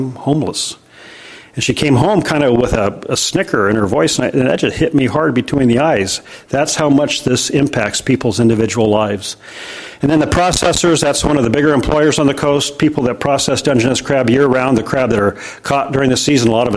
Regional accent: Washington, United States; And I grew up on the Washington coast, and I was one of those little guys getting booted out of bed at 5 in the morning

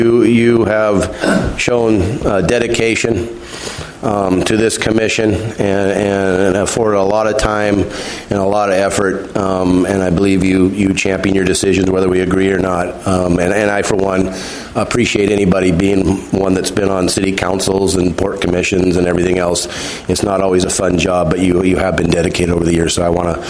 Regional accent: Ilwaco, Washington, United States; I'm from Elwaco, Washington.

